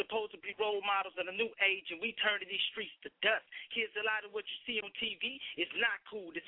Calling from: Missouri, United States; Right now, I'm calling from Missouri, representing East St. Louis. I'm here all day, though.

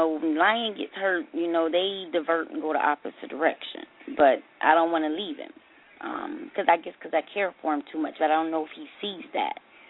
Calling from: Tampa, Florida, United States; from Tampa.

